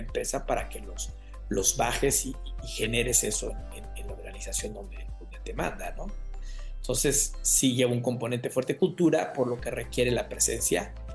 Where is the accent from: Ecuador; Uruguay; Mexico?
Mexico; lo que sí es importante es que yo nunca dejé de estar con el vínculo en mi país. Eso sí es importante. Yo dos veces al año, por lo menos, mi familia venía a México, en diciembre y en verano, siempre.